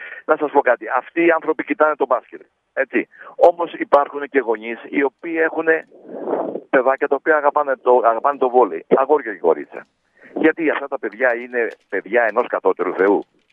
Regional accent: Patras, Western Greece, Greece; Σαν πατρινός, σαν ιδιονυσώτης

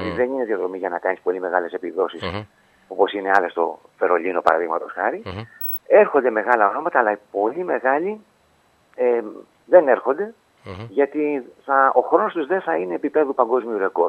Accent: Patras, Western Greece, Greece; μια και ήταν στην πόλη μου

